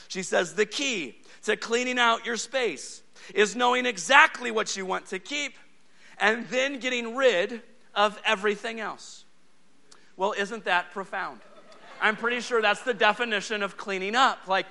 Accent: Yuma, Arizona, United States; We come from Yuma, Arizona, where we don't get ice storms.

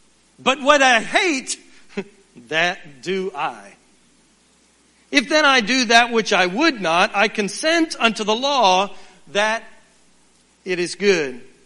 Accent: Houston, Texas, United States; It's wonderful growing up in Houston. You know, we like Houston a lot

